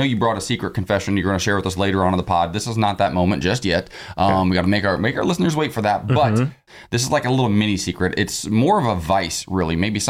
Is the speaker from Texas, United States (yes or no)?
no; Ohio, United States; also born or lived in New York; now in Los Angeles, United States; Like, I grew up in Ohio, so I kind of understood. But I've lived in L.A. for so long, and I remember living in L.A. and New York.